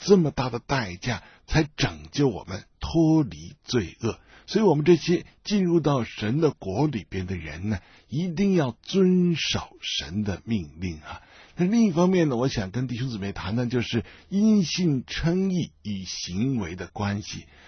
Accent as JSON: {"language": "Chinese", "country": "China", "said": "我觉得今天我们作为中国人呢"}